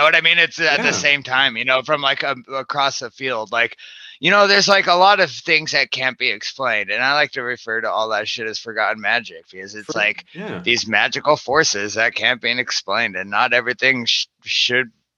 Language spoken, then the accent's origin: English; Alaska, United States; now in Seattle, United States; Like I'm from Alaska. So I've always like, mentally associated better with like people from Philly than Seattle, you know what I mean?